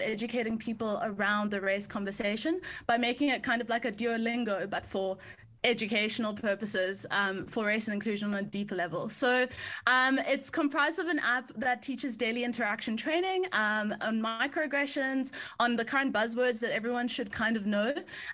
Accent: South Africa; And I'm from South Africa.

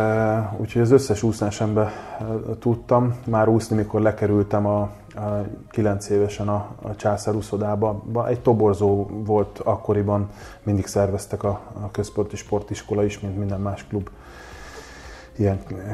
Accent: Budapest, Hungary; Majdnem mindenki ismer a Király utca környéket, én azon a területen nőttem föl

